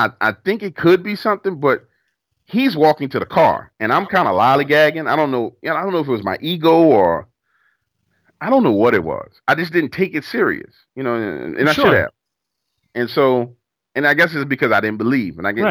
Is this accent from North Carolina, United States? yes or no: no; New Orleans, Louisiana, United States; growing up in New Orleans, where you see people shooting at people and things going crazy like